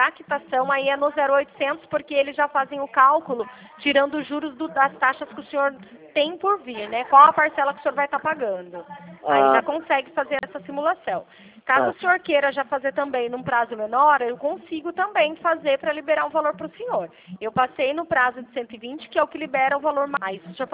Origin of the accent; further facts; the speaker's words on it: São Paulo, Brazil; sou de São Paulo.